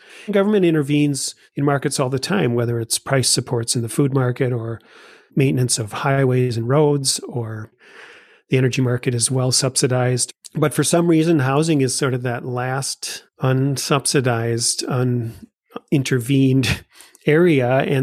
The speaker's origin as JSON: {"language": "English", "town": "Minneapolis", "region": "Minnesota", "country": "United States", "tie": "born or raised there", "said": "I grew up in Minneapolis, went to school here, lived here most of my life."}